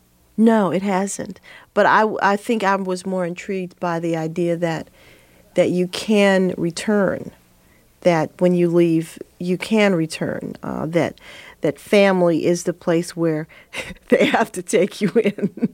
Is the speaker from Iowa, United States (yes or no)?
no; Washington, District of Columbia, United States; but that were in, of all places, my hometown of Washington, which seemed to me at that time the most unglamorous, unexciting place on earth.